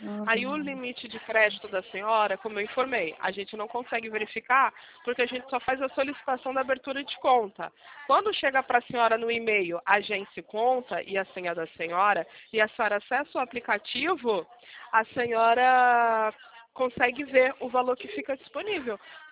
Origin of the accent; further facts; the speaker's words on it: São Paulo, Brazil; sou de São Paulo